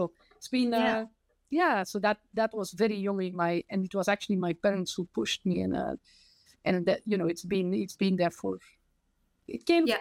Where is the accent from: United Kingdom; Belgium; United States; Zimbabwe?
Belgium; Zoersel, Flanders; English is a second language; also born or lived in Antwerp; But I grew up in Antwerp, which is the second biggest, city in Belgium. And in outer, in a small village called Zoersel. So I grew up in the countryside. So I went to school there, biked to school when I was young.